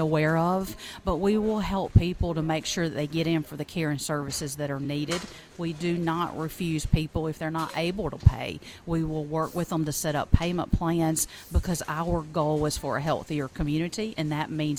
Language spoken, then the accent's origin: English; United States; But I am actually from Chester County.